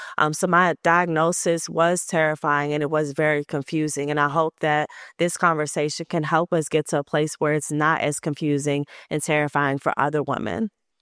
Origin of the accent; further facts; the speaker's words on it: Oxon Hill, Maryland, United States; I am from Oxon Hill, Maryland, who, for those who don't know, is about 10 minutes outside of Washington, D.C. area.